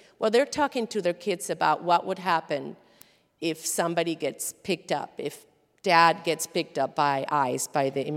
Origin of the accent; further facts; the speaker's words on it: Venezuela; Growing up in Venezuela, I thought salsa was dumb.